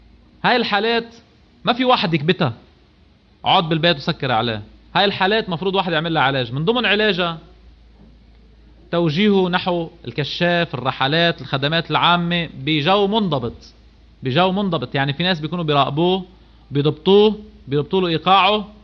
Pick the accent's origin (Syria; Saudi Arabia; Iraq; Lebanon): Lebanon; عندنا بلبنان، عم يحكي عن لبنان